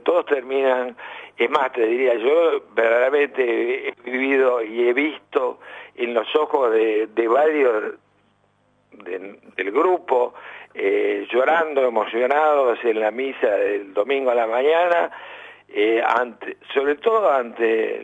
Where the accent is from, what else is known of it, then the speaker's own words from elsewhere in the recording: Lanús, Buenos Aires Province, Argentina; born there; No, yo nací aquí en Argentina, en Lanús.